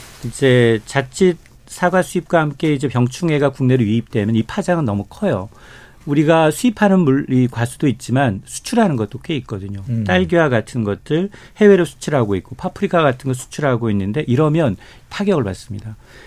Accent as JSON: {"language": "Korean", "country": "South Korea", "said": "근데 뭐 저는 이제 한국인이니까 우리 게 제일 맛있다라고 생각을 하겠지만"}